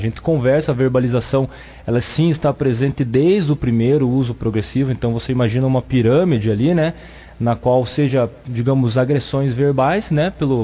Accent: Curitiba, Paraná, Brazil; now in Bandeirantes, Brazil; Eu sou de Curitiba, entretanto, eu já estou mais de um ano aqui na região

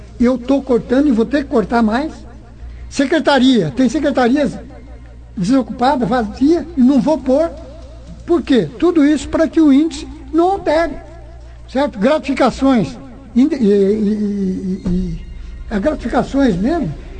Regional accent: Bandeirantes, Paraná, Brazil; born there; graças a Deus eu nasci em Bandeirantes, vivo em Bandeirantes.

